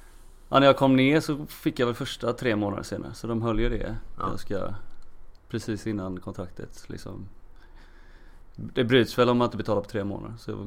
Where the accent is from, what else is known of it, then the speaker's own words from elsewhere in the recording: Billdal, Västra Götaland County, Sweden; Jag är född och uppväxt i Bildal, utanför Göteborg. Jag bor även nu